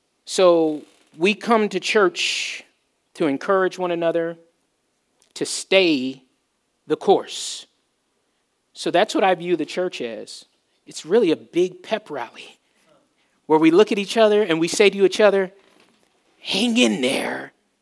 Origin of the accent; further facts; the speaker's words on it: Berkeley, California, United States; also born or lived in all over the US; I'm from Berkeley, California, right? And my dad joined the Army, so we lived all over the country